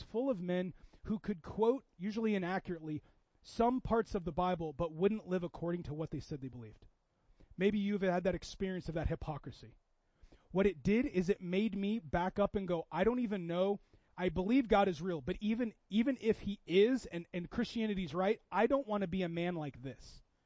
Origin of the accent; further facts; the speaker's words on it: Seattle, Washington, United States; I grew up in Seattle area, very not religious.